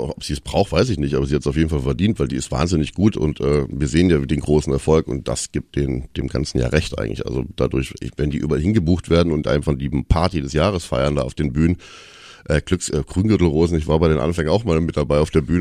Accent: Southern Germany, Germany; Also erstmal, ich bin gar kein Kölner, das muss man auch noch dazu sagen. Ich komme eigentlich aus Süddeutschland.

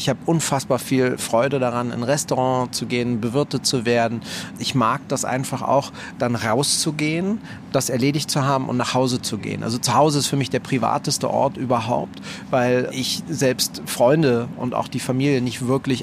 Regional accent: Berlin, Germany; ich komme von ganz unten. Ich bin in Kreuzberg groß geworden am Schlesischen Tor.

